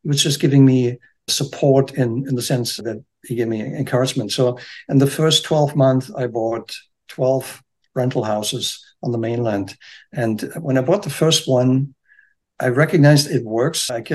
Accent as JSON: {"language": "English", "country": "Germany", "tie": "born or raised there", "second_language": "English", "said": "when I grew up in Germany."}